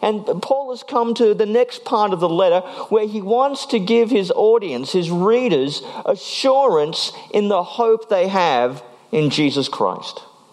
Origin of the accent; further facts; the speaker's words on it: Queensland, Australia; By the way, I have no idea who he is. I'm from Queensland.